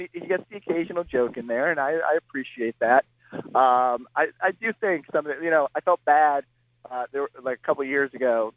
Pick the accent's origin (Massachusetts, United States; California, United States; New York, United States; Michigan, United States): Massachusetts, United States; Worcester; I grew up here in Worcester, and we have two like world-famous hot dog spots